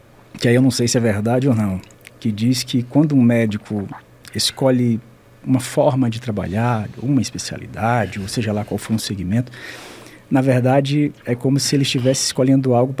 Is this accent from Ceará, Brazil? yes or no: yes; Fortaleza, Ceará, Brazil; Esse meu sotaque, tá, gente? Eu sou de Fortaleza, sou cearense, né? Venho de uma família simples, né? Família simples.